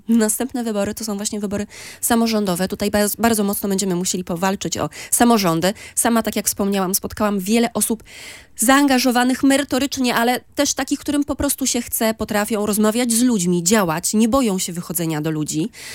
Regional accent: eastern Poland, Poland; jestem z Polski Wschodniej, z terenu zaraz obok Powiśla. Wiem, z jakimi problemami mierzą się mieszkańcy tych terenów

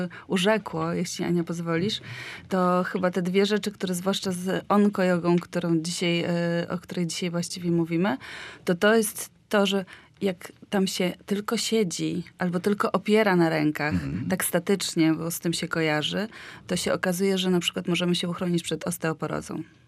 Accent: Pruszcz Gdański, Pomeranian Voivodeship, Poland; ja jestem tu z Pruszcza Gdańskiego.

